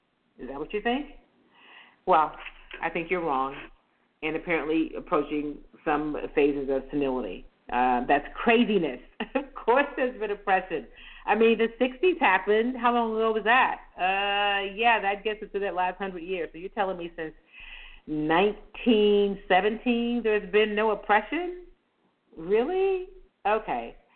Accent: United States; born there; I'm an American. I get it. Don't tell me to go back where I came from. I was born here. This is where I came from.

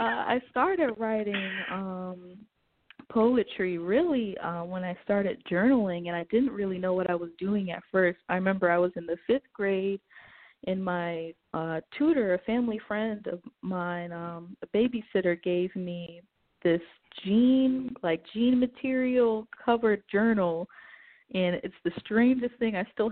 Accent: Silver Spring, Maryland, United States; I hail from Washington, D.C., D.C. area. I always say D.C., but I'm really from Silver Spring

